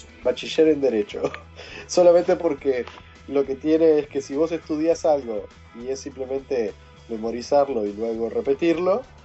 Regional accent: Maldonado, Uruguay; Nacido y criado en Maldonado.

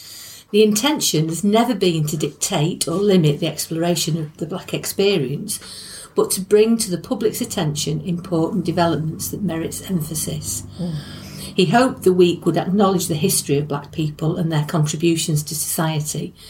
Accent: Manchester, North West England, United Kingdom; I was born in Moss Side in Manchester, which is a very, very deprived, rough area with a very, back in the 1950s, a very high, non-UK residence. And I lived there until I was 10.

